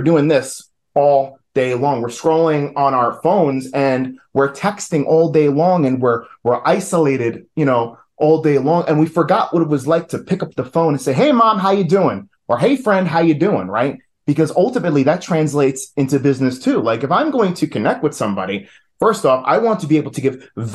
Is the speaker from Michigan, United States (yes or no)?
no; New York, United States; You know, I'm originally from New York. I got the New York work style.